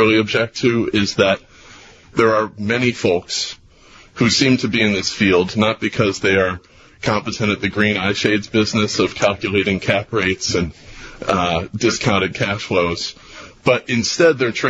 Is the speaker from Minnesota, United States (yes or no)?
no; Chicago, Illinois, United States; I grew up in first became aware of politics in the 80s, growing up in Hyde Park, hearing the names of David Orr and Danny Davis and Chewy Garcia over my parents' table